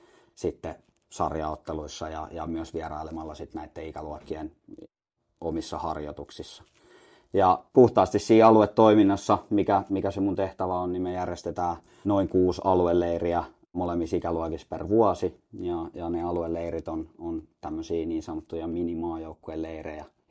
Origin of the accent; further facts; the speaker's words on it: Espoo, Uusimaa, Finland; takaisin tänne etelään, mistä mä oon kotoisin, että Espoosta lähtöisin